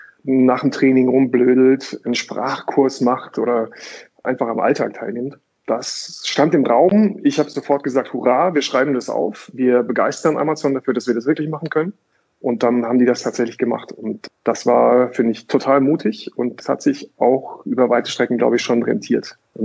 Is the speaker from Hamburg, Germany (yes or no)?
no; Datteln, North Rhine-Westphalia, Germany; Ich komme aus Datteln, so von Nordzipfel des Ruhrgebiets. Da gab es nicht viel mehr damals, so in den 80ern.